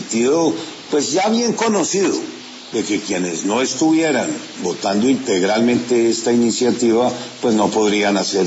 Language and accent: Spanish; Colombia